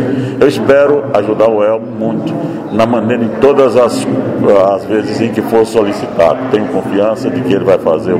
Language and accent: Portuguese; Campo Formoso, Bahia, Brazil; a minha terra, Campo Formoso, de onde eu nasci, de onde eu nunca saí e de onde eu espero não tão brevemente morrer.